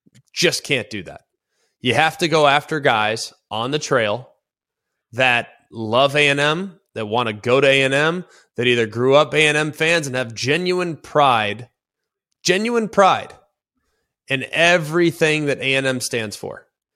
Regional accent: Dallas, Texas, United States; Yeah, I'm from Dallas. That ain't happening.

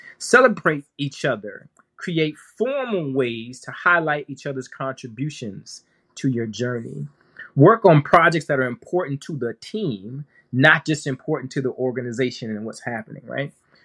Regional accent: California, United States; Since we're both from California, very aware of with Kaiser.

